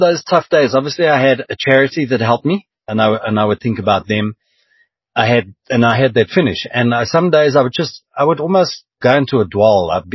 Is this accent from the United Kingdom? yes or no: no; South Africa; So I'm South African through and through. I'm African.